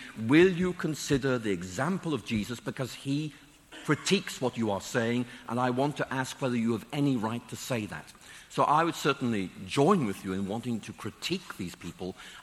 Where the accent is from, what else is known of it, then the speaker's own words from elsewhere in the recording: Ireland; Why? Because I was Irish, you know